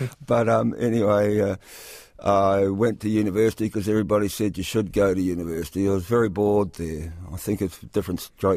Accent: Khandallah, Wellington, New Zealand; I grew up in Kandala, and my mother was from north of Gisborne.

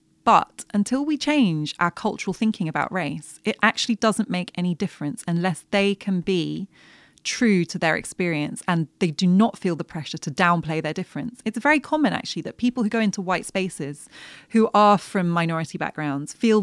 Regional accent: United Kingdom; for somebody like me growing up in Britain, I used to look at the royal family

